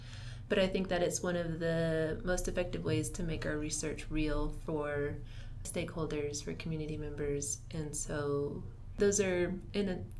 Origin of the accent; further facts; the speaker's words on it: Nevada, United States; I am part of the Washu tribe, and I grew up on the Dresslerville Reservation just south of Carson City.